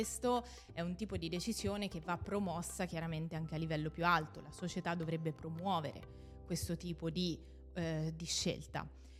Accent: Perugia, Umbria, Italy; io sono di Perugia e con la mia famiglia, prima di sposarmi, vivevo in una campagna, in una zona non servita dall'acquedotto.

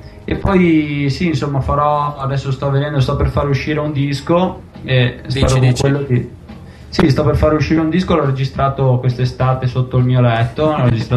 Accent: Padua, Veneto, Italy; Io sì, sono di Padova, si sente?

